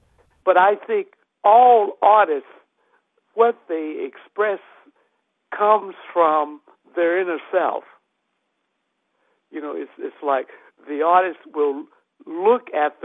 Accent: United States; It's just that in that I am an African-American and I grew up in the United States, there's a certain specific quality about my work.

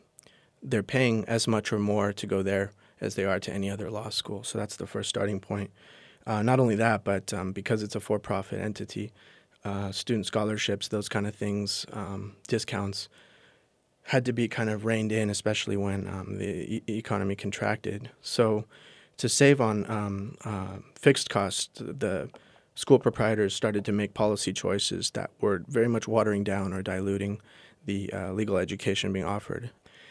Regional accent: Los Angeles, California, United States; I come from Los Angeles, so freeways, on-ramp coming out of an underprivileged neighborhood onto the freeway.

